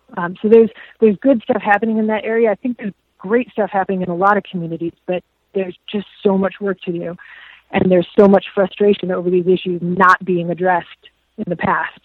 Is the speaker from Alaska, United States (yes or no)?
no; Chicago, Illinois, United States; So, first of all, technically, I'm from Morgan Park, east of Western 107th. Hi, Morgan Park. I went to Morgan Park High School for a year.